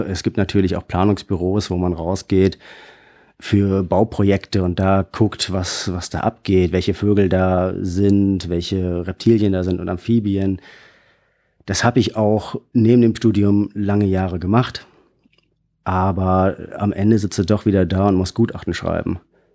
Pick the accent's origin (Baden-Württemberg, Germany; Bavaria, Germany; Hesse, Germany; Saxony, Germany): Hesse, Germany; wie du schon richtig gesagt hast. Ich komme aus Hessen. Hab aber unter anderem auch in Wien studiert, habe da meinen Master gemacht, meinen Bachelor habe ich in Gießen gemacht